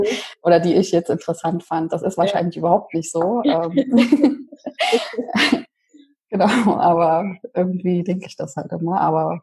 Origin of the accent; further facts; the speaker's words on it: Leipzig, Saxony, Germany; Also ich komme ja ursprünglich aus Leipzig.